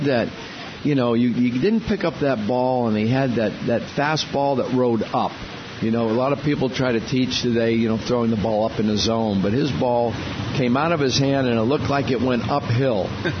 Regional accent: Connecticut, United States; I'm from Connecticut.

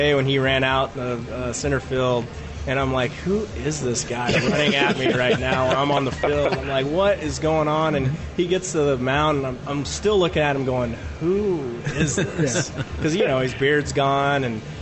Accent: Texas, United States; You know, I grew up a Ranger fan because I grew up in Texas and watching those games

